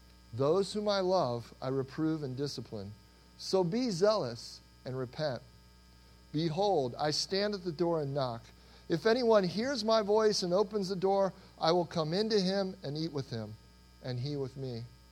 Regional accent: Cincinnati, Ohio, United States; I grew up in Cincinnati, Ohio. It was a fun place to grow up.

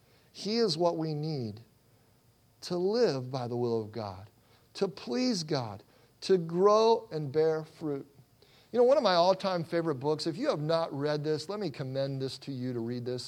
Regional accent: Midwest, United States; I was from the Midwest, so I'm like thinking, I'll just take a shovel, right, and just go out there.

